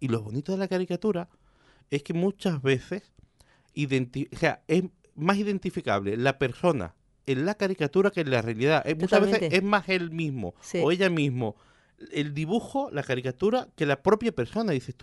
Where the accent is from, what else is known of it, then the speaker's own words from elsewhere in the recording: Málaga, Andalusia, Spain; No, yo soy de Málaga.